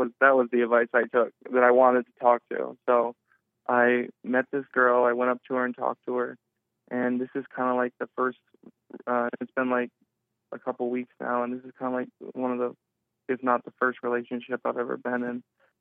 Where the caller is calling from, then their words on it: New York, United States; I don't live in California. I'm from New York. And anyways, I'm back in New York now